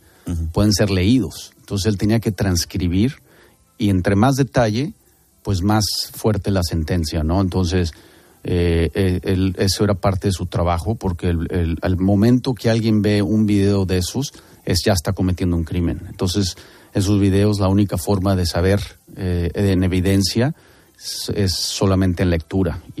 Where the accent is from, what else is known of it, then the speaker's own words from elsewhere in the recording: Mexico; moved away as an adult; also born or lived in United States; Yo me fui de México a los 18 años y pues estudié toda mi carrera en Estados Unidos, entonces también estoy acoplándome, cambiando de lenguajes en cada país.